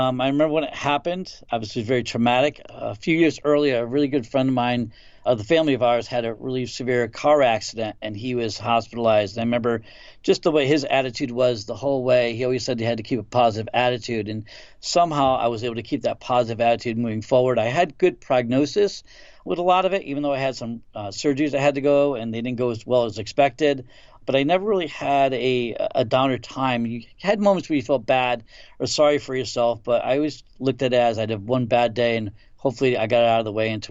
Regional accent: Bristol, Connecticut, United States; born there; I was born in Bristol, Connecticut, and I have two sisters and myself.

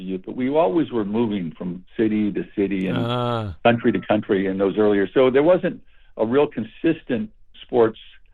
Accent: Honolulu, Hawaii, United States; born there; I was born in Hawaii, in Honolulu. My dad was in the military.

